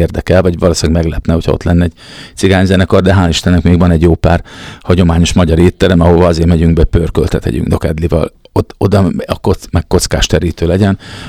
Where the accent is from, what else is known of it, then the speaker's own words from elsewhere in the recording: Algyő, Csongrád-Csanád, Hungary; Ugye szegediek vagyunk, Szeged környékén, Algyőn